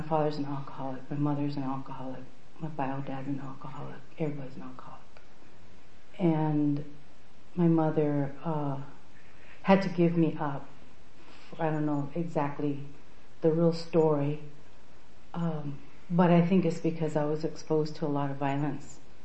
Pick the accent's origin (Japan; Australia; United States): United States; Lompoc, California; born there; I was born in Camp Cook in Lompoc or Santa Maria, wherever Camp Cook was at.